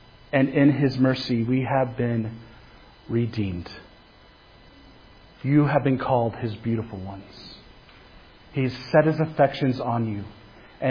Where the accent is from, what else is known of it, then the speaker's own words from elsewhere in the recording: Kansas, United States; back in my day, where growing up in Kansas, we were taken out behind the woodshed.